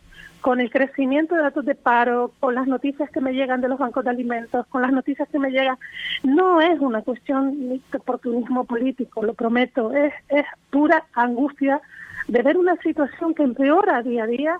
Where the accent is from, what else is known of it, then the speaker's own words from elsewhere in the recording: La Orotava, Canary Islands, Spain; sabes que soy de la Orotava.